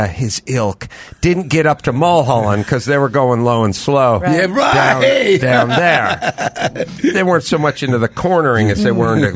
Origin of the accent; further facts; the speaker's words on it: California, United States; I grew up in the San Fernando Valley.